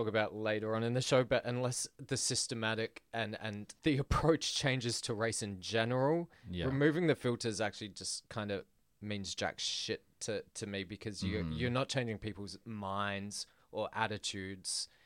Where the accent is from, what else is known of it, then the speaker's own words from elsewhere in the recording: Adelaide, South Australia, Australia; I told someone on Grindr once that I was from Adelaide